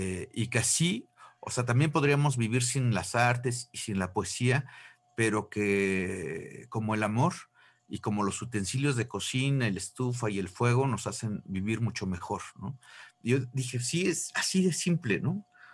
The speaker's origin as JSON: {"language": "Spanish", "region": "Hidalgo", "country": "Mexico", "said": "todos los rincones de Hidalgo, que es la tierra de donde yo soy."}